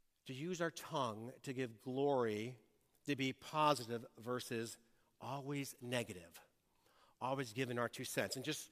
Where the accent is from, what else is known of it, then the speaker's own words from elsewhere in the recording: Detroit, Michigan, United States; I grew up in Detroit.